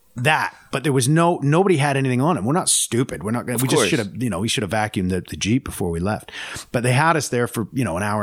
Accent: Canada; accent: Canadian; comparing slang, because his Mexican accent and my Canadian accent, right?

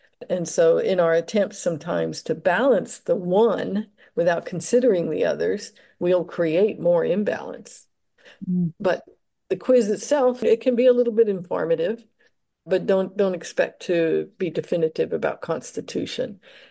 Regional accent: United States; I grew up in the United States, so I can speak for that. But my parents were not from the United States

